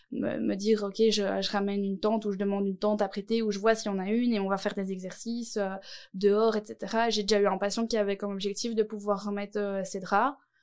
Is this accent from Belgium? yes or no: yes; Nivelles, Walloon Brabant, Belgium; et je viens de Nivelles.